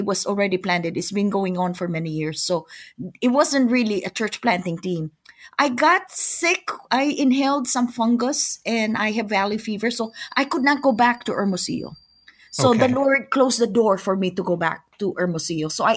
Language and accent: English; Philippines; moved away as an adult; now in United States; But I grew up in the Philippines. I moved to the U.S. Back in 1983 to work as a registered nurse.